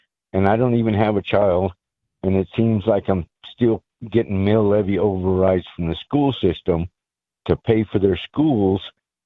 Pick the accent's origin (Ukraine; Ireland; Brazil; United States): Ireland; moved away; I immigrated from Ireland. I came from a family of nine. We were very, very poor, and I worked hard my whole life.